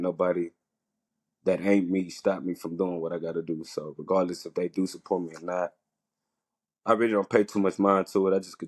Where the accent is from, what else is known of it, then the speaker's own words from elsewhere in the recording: Houston, Texas, United States; born there; also born or lived in Richmond; Me and my brother and my sister and them, we're originally from Houston. That's where we was born. We stayed there from when we was kids to about like 4 or 5 years old.